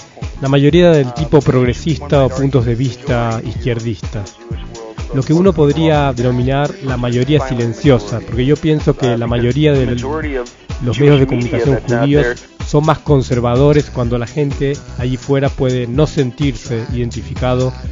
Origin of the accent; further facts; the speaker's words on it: New York, United States; now in Israel; Tengo 26 años, nací y me crié en Nueva York. Tuve una relación estrecha con mi judaísmo.